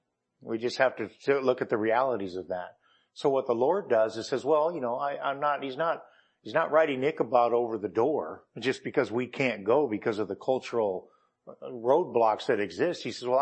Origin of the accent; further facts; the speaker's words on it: United States; And part of the reason isn't because I'm a Christian, it's because I'm an American.